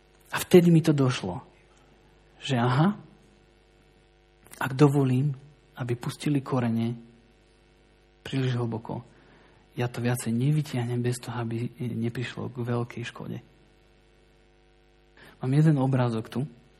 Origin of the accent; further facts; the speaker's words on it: Báčski Petrovec, Vojvodina, Serbia; Ďalší príbeh sa udial v mojom rodnom meste, Bátskom Petrovci. A v tom zbore, kde som vyrastal